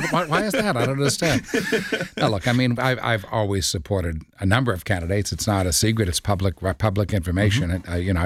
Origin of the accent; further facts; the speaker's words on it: Massachusetts, United States; I mean, I grew up in Massachusetts, middle class. We were very comfortable.